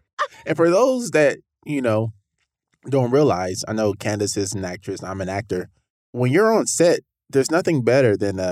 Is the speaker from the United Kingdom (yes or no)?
no; Jamaica; accent: Jamaican; moved away; My accent is of a Jamaican that hasn't been in that country for that long.